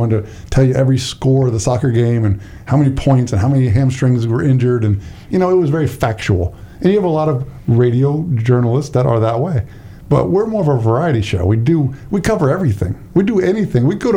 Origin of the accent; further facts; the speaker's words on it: Indiana, United States; I see, I grew up in Indiana. I like country.